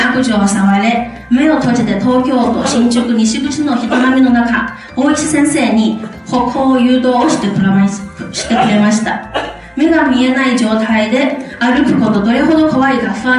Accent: China; Japanese is a second language; 私はぜひこの素晴らしい技術を私の母国を中国に伝えたいと思っています。

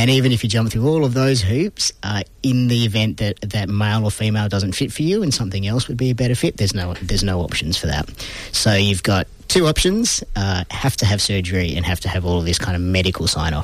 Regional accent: Western Australia, Australia; born there; because I was born in Western Australia, so my change is under West Australian law.

